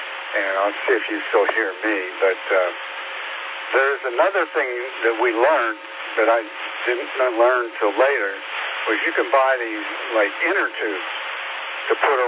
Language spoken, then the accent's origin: English; Pittsburgh, Pennsylvania, United States; I grew up in Pittsburgh, which was a very good city to grow up in. I mean, it was really a great place.